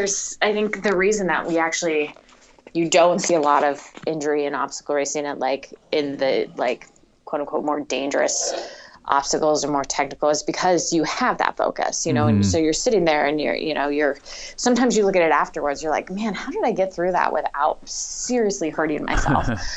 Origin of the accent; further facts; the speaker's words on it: Northwest, United States; also born or lived in Chicago; now in California, United States; growing up in the Northwest, I used to actually go out and backpack and hike all the time.